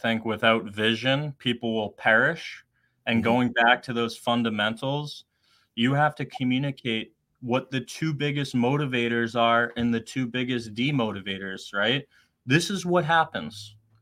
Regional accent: Boston, Massachusetts, United States; I'm this kid from Boston, Massachusetts.

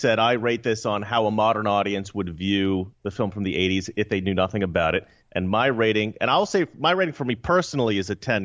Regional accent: Oregon, United States; You know, as a kid growing up in Oregon, I absolutely loved it.

